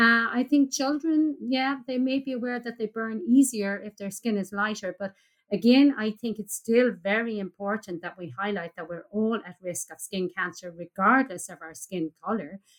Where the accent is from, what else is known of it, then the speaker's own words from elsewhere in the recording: Ireland; but they would know, I guess, in general, as Native Irish, that we tend to be paler, we tend to be more freckly